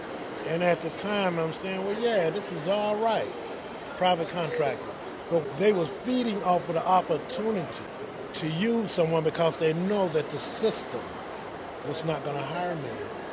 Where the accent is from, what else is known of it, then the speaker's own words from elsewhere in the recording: Georgia, United States; Originally, I'm from Georgia.